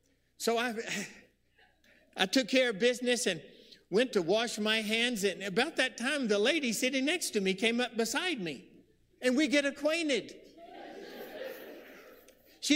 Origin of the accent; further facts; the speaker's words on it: Odessa, Texas, United States; I'm from Odessa. Now I know, can anything good come out of Odessa? No. Well, in Odessa, you play football, right? And you work in the oil field.